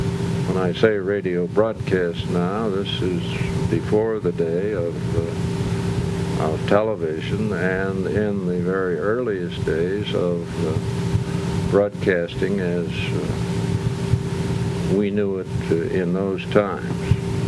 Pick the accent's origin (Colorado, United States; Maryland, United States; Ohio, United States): Ohio, United States; Youngstown; Yes, I am from the Youngstown area, and my family has been in the Youngstown area since 1800.